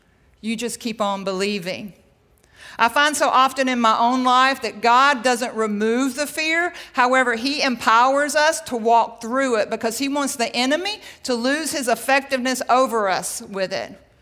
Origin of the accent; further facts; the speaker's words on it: Mississippi, United States; I was raised in Mississippi, in the Mississippi Delta, and we lived next to the Mississippi River.